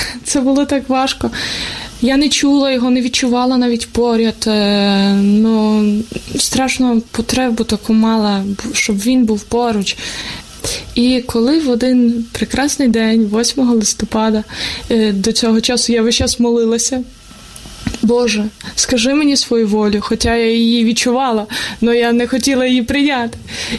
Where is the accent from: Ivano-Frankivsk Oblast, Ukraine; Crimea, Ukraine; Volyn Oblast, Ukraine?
Ivano-Frankivsk Oblast, Ukraine; Kolomyia; я сама з Коломиї